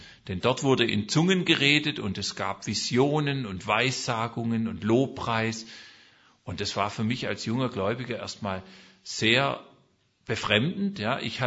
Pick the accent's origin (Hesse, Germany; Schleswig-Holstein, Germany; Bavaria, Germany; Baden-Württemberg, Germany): Baden-Württemberg, Germany; Leonberg; kam ich zurück nach Leonberg in meine Heimatstadt